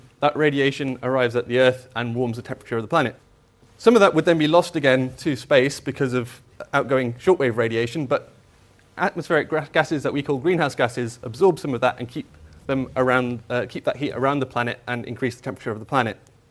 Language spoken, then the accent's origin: English; Wales, United Kingdom; I grew up in North Wales, in Snowdonia. I feel very blessed to have grown up there.